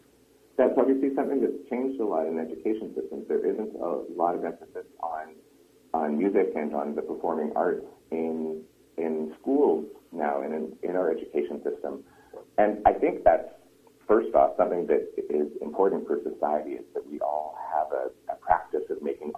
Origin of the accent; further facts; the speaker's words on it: North Vancouver, British Columbia, Canada; I grew up in North Vancouver, and back in the 70s, we had really great music programs in school.